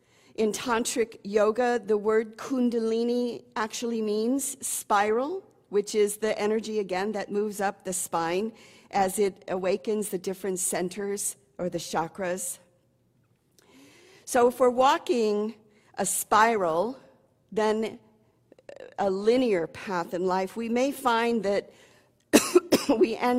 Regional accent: Chicago, Illinois, United States; now in Seattle, United States; I was raised in Chicago in one neighborhood, and that has grounded me.

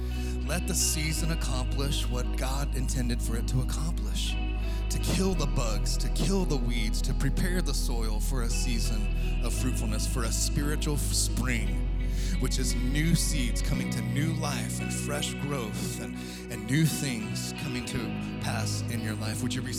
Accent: Texas, United States; now in Northeast Kansas, United States; We came from South Texas, where there were just two seasons, hot and slightly less hot.

